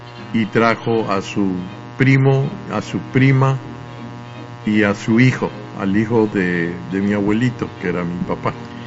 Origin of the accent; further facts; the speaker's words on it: Mexico; Bueno, siendo mexicano, claro que es la comida. Yo sabía solamente español en ese tiempo